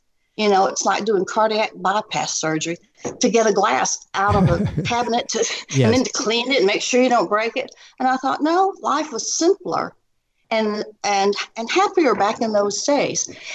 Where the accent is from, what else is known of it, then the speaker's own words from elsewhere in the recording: the South, United States; You know, there's the prissiness in being a Southerner growing up in my generation.